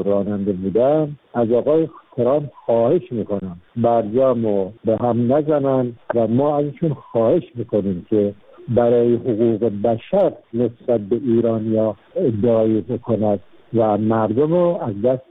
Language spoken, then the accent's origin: Persian; Iran; من به عنوان یک ایرانی که از این رژیمم دل خوشی بدارم